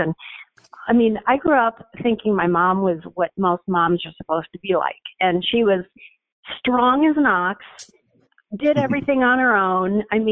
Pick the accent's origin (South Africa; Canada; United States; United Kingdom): United States; Deerfield, Illinois; I grew up in a place called Deerfield